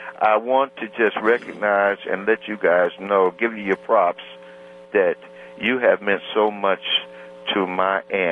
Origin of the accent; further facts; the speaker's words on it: East St. Louis, Illinois, United States; We're from East St. Louis.